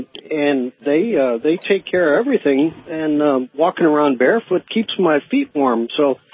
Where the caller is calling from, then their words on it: San Francisco, California, United States; I'm calling you from San Francisco, and I'm up in not a skyscraper, but a tall building.